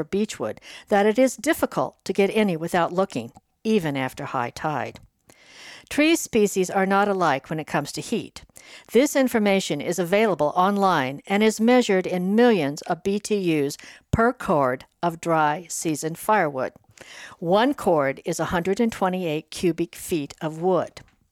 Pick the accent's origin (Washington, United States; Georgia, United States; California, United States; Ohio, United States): Washington, United States; Ocean Park; When I was growing up in Ocean Park, firewood came from the ocean beach.